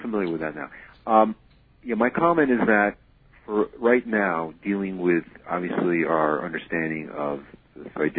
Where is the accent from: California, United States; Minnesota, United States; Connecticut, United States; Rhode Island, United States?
Connecticut, United States; Farmington; born there; But I was born on the in Farmington, Connecticut, along the river, which was beautiful